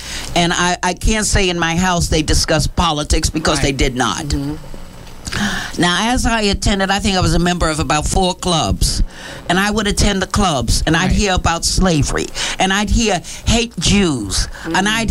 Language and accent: English; New York, United States; I was raised in Harlem.